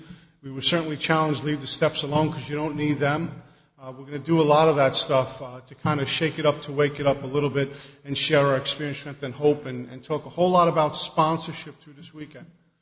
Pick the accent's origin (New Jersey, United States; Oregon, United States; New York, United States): New Jersey, United States; Union; I'm from Union, New Jersey.